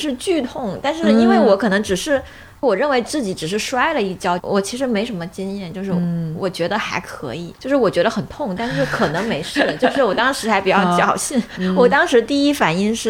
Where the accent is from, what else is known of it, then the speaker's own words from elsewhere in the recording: Liuzhou, Guangxi, China; 我家是柳我是柳州人